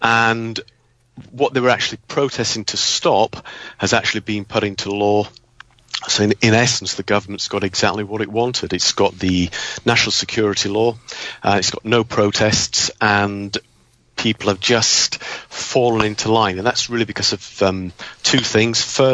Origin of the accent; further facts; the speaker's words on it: Yorkshire and the Humber, United Kingdom; now in Hong Kong; I moved to Hong Kong, married her, and have been living mainly out of Hong Kong for most of the past 10 years, with just occasional visits back to my hometown in Yorkshire.